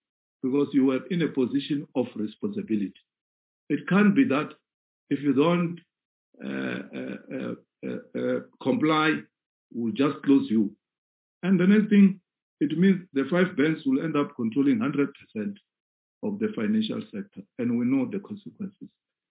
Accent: Limpopo, South Africa; I come from Limpopo in the Vembe region.

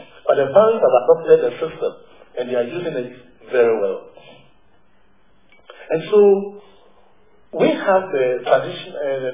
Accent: Accra, Greater Accra, Ghana; English is a second language; I am a Ghana, I come from Accra.

